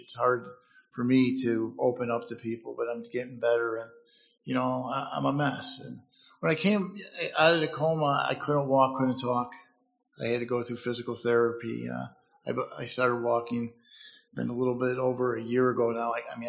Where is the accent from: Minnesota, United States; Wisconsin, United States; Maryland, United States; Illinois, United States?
Illinois, United States; Chicago; I'm 59 years old. I'm from Chicago, Illinois. Raised Irish Catholic, good family.